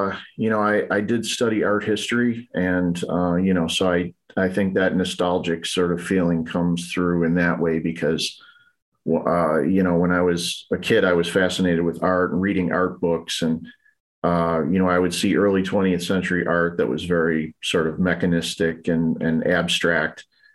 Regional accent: Buffalo, New York, United States; Yeah, I'm from North Buffalo, specifically Riverside is where I grew up. And it's sort of a mixed industrial and residential area.

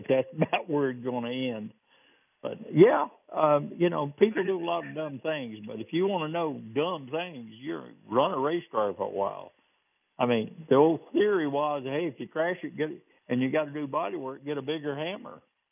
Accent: Virginia, United States; also born or lived in Carolina; And I come from Virginia and Carolina, back there where NASCAR is big.

